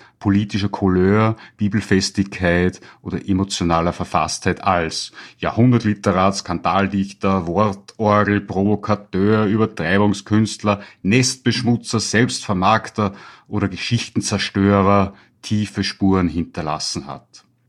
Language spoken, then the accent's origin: German; Upper Austria, Austria; born there; dass ich als gebürtiger Oberösterreicher natürlich im Alter von circa 19, 20 Jahren einmal zu dem Vierkanthof von Thomas Bernhard in Ohlsdorf in Oberösterreich gefahren bin.